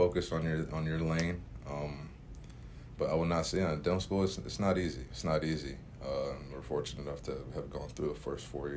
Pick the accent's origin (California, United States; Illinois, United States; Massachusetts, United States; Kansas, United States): Illinois, United States; Chicago; I'm from Chicago originally.